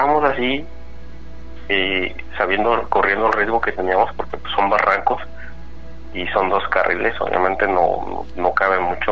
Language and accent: Spanish; Izúcar de Matamoros, Puebla, Mexico; now in New York, United States; Bueno, yo soy de Izúcar de Matamoros, Puebla.